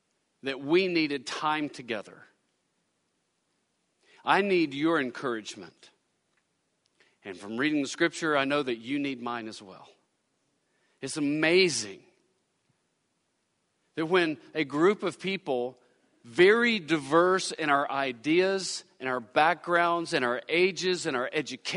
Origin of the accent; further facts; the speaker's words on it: United States; now in Florida, United States; Not because I'm an American, not because I live in Florida, not because I'm a male, not because I'm white